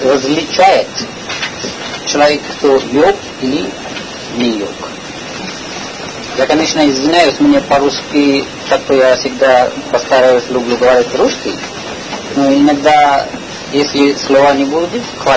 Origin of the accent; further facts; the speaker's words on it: Delhi, India; Russian is a second language; Я из Дели, из Индии.